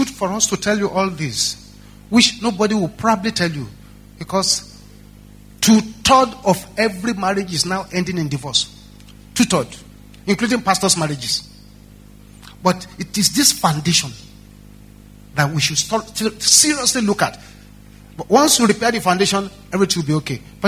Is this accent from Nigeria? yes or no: yes; Nigeria; I said, I'm a Nigerian.